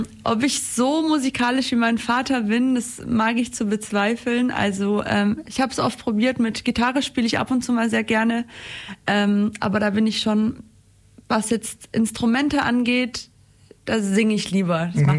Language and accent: German; Ulm, Baden-Württemberg, Germany; genau, ich bin auch in Ulm geboren und habe meine Schule hier fertig gemacht